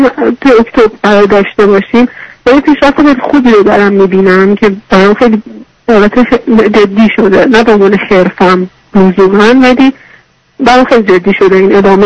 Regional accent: Tabriz, East Azerbaijan, Iran; من الان 22 سالمه، اهل تبریز هستم

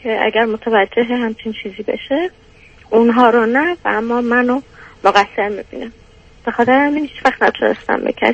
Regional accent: Iran; moved away as an adult; now in Europe; از ایران بیام بیرون، مهاجرت کردم

